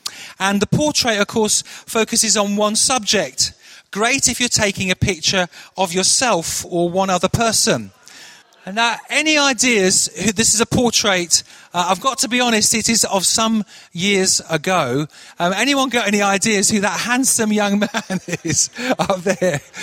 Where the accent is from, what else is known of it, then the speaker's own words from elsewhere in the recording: Manchester, North West England, United Kingdom; Now, I come from Manchester. And in Manchester, the weather there is always colder, and it rains a lot of the time.